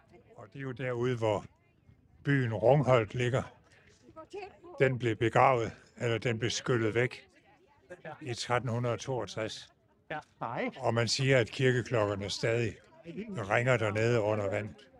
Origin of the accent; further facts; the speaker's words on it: Region of Southern Denmark, Denmark; Det betyder, at jeg igen møder mit fødeland, fordi jeg er sønderjyde